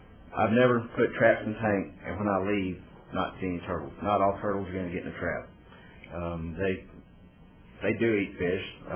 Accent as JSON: {"language": "English", "town": "Gordon", "region": "Texas", "country": "United States", "said": "I'm from Gordon. It's a small town in north central Texas."}